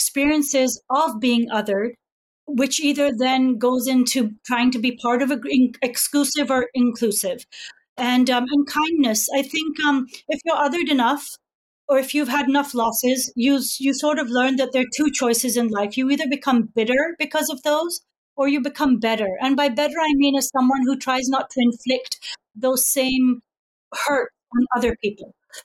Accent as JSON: {"language": "English", "region": "England", "country": "United Kingdom", "tie": "born or raised there", "said": "because I grew up in England, in the 70s, 80s, you know, certain time period"}